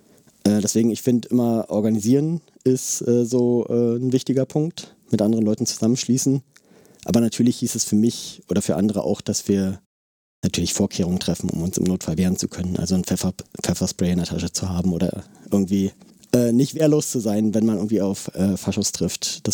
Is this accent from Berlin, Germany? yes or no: yes; Berlin, Germany; Ich bin auch in der Nähe der Konrad-Wolf-Straße aufgewachsen, wo an den Wochenenden, wenn da BFC-Spiele waren, schwieriges Pflaster war